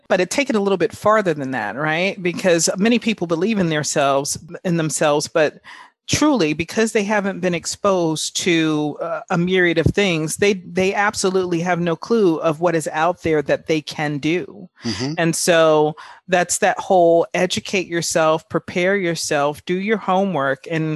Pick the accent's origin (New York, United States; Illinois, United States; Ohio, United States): New York, United States; Bronx; growing up in the Bronx, I didn't necessarily have a lot of examples of people that I saw go through that whole process.